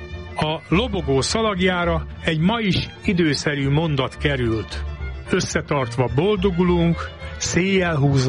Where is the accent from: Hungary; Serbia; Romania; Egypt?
Hungary; Újkígyós, Békés; A számomra kedves szülőfalum, Újkígyós, a történelmi Magyarország kellős közepén fekszik.